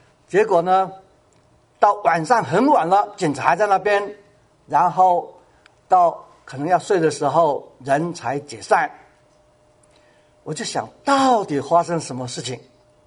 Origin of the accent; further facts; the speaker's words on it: China; 我不晓得在我们大陆人走了会不会像台湾那样热闹